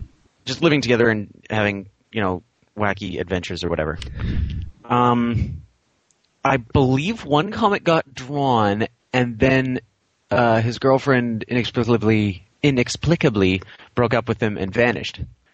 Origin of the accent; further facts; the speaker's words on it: Vancouver, British Columbia, Canada; I am hailing from the Vancouver area of British Columbia, Canada.